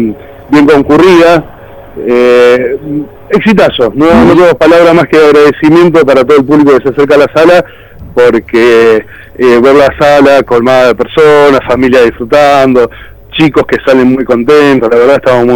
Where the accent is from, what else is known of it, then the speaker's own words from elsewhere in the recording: Casilda, Santa Fe, Argentina; cuando uno tiene que ir a hablar a Buenos Aires y decir yo soy de Casilda y dicen dónde queda